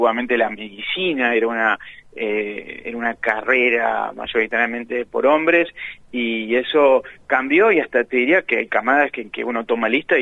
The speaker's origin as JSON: {"language": "Spanish", "town": "La Plata", "region": "Buenos Aires Province", "country": "Argentina", "tie": "born or raised there", "said": "Sí, vivo en La Plata, me crié en La Plata, primaria, secundaria, universidad, residencia, todo en La Plata."}